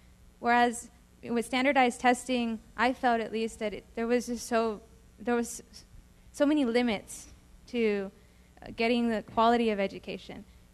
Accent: San Antonio, Texas, United States; And I grew up here in the Jefferson area

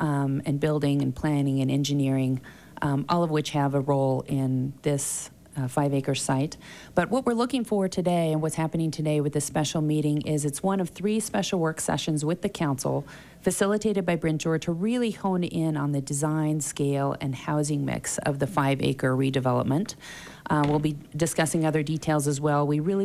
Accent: Salt Lake City, Utah, United States; also born or lived in Ogden; I'm originally from Ogden, Utah. Moved to Salt Lake when I was about 10 and spent most of my life in Salt Lake.

